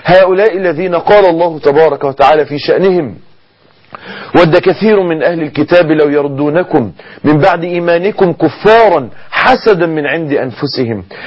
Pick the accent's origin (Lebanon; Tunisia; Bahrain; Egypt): Egypt